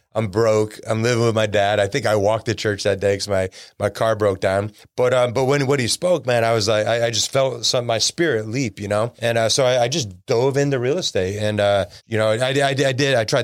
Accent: Milford, Connecticut, United States; And shortly after that, I'm back in my hometown of Milford, Connecticut, and sitting in a Sunday church service.

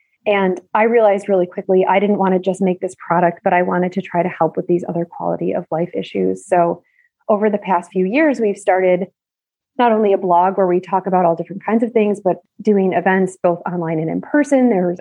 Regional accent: Buffalo, New York, United States; I grew up in Buffalo, New York. So it's like part of my person.

